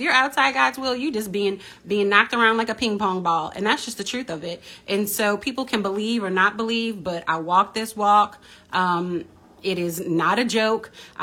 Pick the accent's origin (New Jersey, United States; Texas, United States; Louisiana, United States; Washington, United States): Louisiana, United States; New Orleans; And just growing up in New Orleans in different ways, but traumatized through Katrina and then Ida and just so many things.